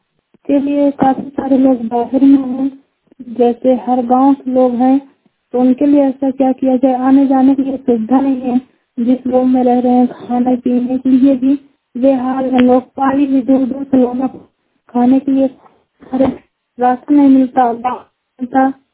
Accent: Allahabad, Uttar Pradesh, India; इलाहाबाद की रहने वाली हूँ।

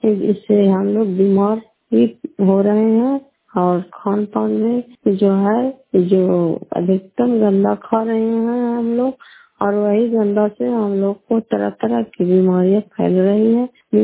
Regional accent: Bihar, India; घर का देखू पंचायत मकसौता जिला नालंदा के निवासी हूँ

